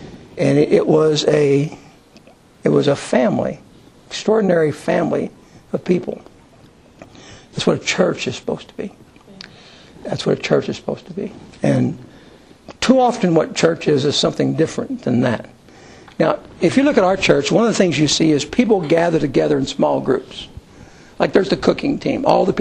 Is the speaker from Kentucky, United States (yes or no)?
yes; Owensboro, Kentucky, United States; I remember in where I came from in Owensboro, the first thing you did when you wanted to build a church is you built the barbecue pit.